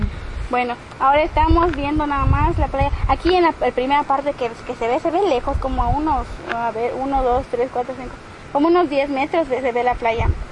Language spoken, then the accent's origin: Spanish; Yucatán, Mexico; Sí, en mi pueblo hay unos, pero creo que solo en Yucatán, de hecho.